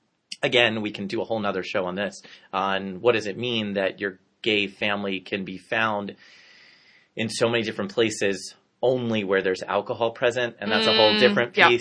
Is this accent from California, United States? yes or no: no; New Jersey, United States; And kudos to Governor Chris Christie in my home state of New Jersey who supports him being fired.